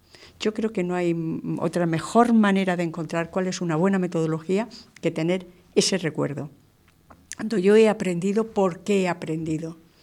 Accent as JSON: {"language": "Spanish", "town": "Guadix", "region": "Andalusia", "country": "Spain", "said": "tuvo su primera experiencia en Guadix, es que es mi tierra, lo conozco de ahí"}